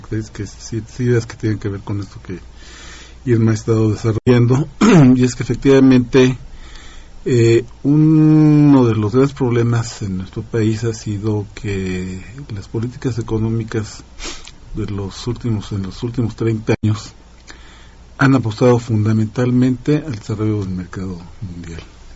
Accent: Mexico; nosotros como mexicanos

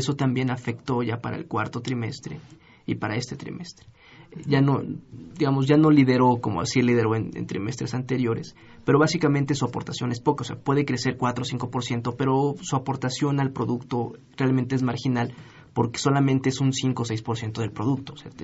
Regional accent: Tlaxcala, Mexico; Yo lo que veo, yo soy de Tlaxcala.

